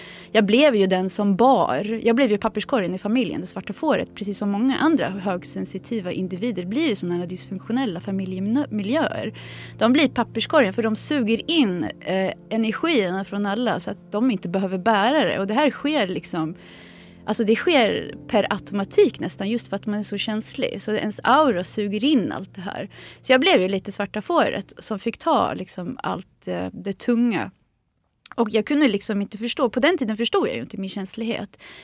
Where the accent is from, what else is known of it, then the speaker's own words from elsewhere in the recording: Sweden; born there; Min mamma var redan gravid med mig, så jag är född här i Sverige.